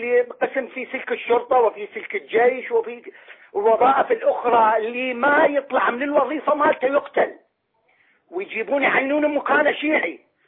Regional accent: Iraq; now in Jordan; أنا بصراحة عراقي هربت من ظلم الشيعة من العراق، وأنا الآن في الأردن،

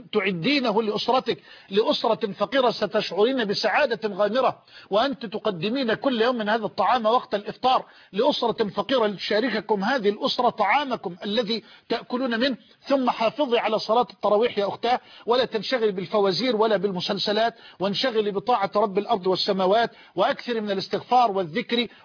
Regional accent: Egypt; وأسأل الله أن يجعل بلدنا مصر دائما أبدا أمنا أمانا سخاء رخاء،

